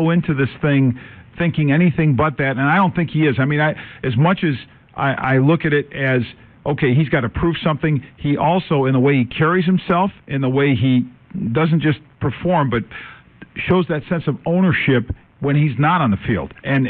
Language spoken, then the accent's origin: English; New York, United States; I'm from New York, and we came here to be part of this community.